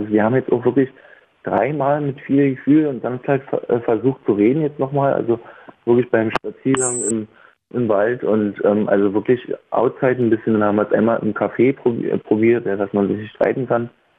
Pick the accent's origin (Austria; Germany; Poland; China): Poland; Kołobrzeg, West Pomeranian Voivodeship; ich komme aus Polen, aus Kolberg